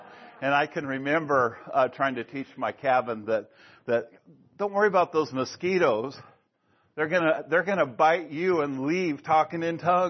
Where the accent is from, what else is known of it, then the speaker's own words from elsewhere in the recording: Idaho, United States; I'm from Idaho, and we go to youth camps